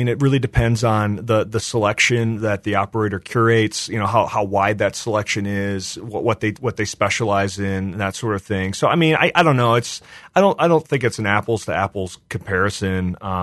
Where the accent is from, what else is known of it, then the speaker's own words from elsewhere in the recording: Michigan, United States; I remember growing up going to the bookstores that were in my hometown in Southwest Michigan